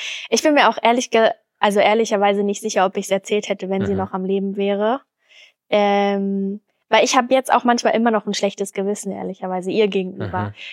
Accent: Brandenburg, Germany; Aber ich bin halt ein Dorfkind, also ich komme aus Brandenburg.

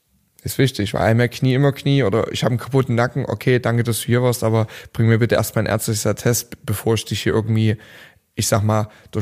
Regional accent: Dresden, Saxony, Germany; now in Berlin, Germany; Ich bin damals 2006 nach Berlin gekommen zum Training, weil ich professionelles Wrestling-Training gesucht hatte. Ich komme aus Dresden, gab es damals nicht.

